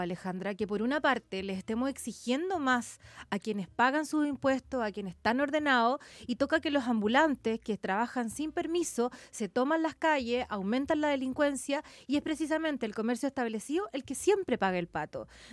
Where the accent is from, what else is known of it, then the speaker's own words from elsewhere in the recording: Chile; Está bien que los gobiernos vayan dejando cosas que nos permitan sentirnos orgullosos también como chilenos.